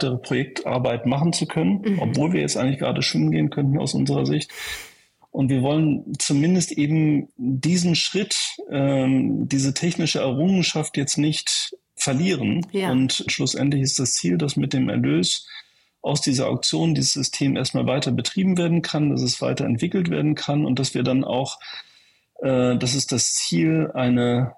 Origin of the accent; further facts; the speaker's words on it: Mönchengladbach, North Rhine-Westphalia, Germany; also born or lived in Cologne; Mönchengladbach. Das ist eine Stadt, in der ich groß geworden bin. Ich bin eigentlich in Köln geboren, aber dann kann ich mich nicht dran erinnern. Also ich bin mit meiner Familie in Mönchengladbach groß geworden